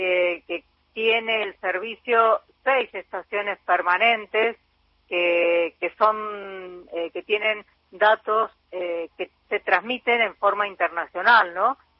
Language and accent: Spanish; 25 de Mayo, Buenos Aires Province, Argentina; now in Tandil, Argentina; Yo soy de la ciudad de 25 de Mayo, ahí en el, casi en el centro de la provincia de Buenos Aires, pero hace mucho tiempo que vivo en Tandil.